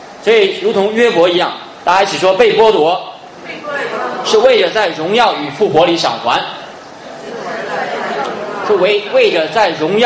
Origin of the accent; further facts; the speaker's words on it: Henan, China; accent: Henan; 最后理的像我们河南话说的那个头发像狗啃的一样